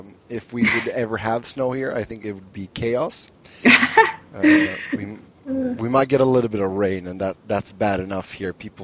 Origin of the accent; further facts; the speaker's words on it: Sweden; growing up in Sweden, we would have some pretty, you know, harsh winters too and a lot of snow.